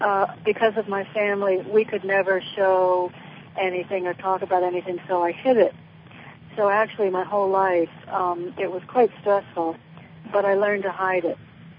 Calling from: Connecticut, United States; I'm in Connecticut.

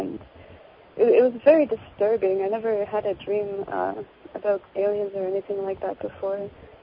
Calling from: Toronto, Ontario, Canada

